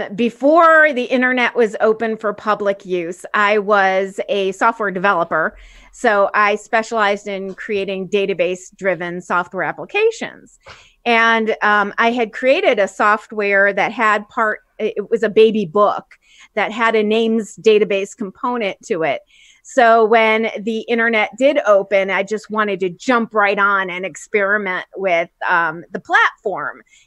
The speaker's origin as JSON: {"language": "English", "town": "Chicago", "region": "Illinois", "country": "United States", "tie": "born or raised there", "also_born_or_lived": "Los Angeles", "said": "So I grew up in Chicago and then lived in Los Angeles for 22 years. And in 2011, I realized my dream of moving to the mountains."}